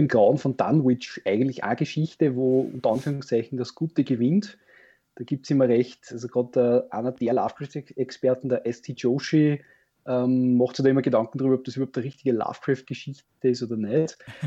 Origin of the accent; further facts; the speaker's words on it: Wels, Upper Austria, Austria; bei uns in Oberösterreich in Wels, gibt es einen Rollenspielverein